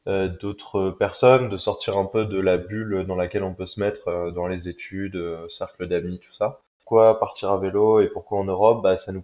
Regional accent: Lille, Hauts-de-France, France; now in Grenoble, France; étudiant à Grenoble en école d'ingénieur. Je viens de Lille à la base

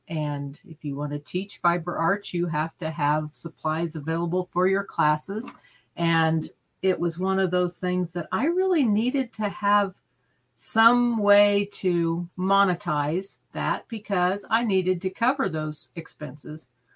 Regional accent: Kansas, United States; I grew up in Phillips County, which is rolling hills and beautiful country. Nemaha County is a lot like that, only with more trees.

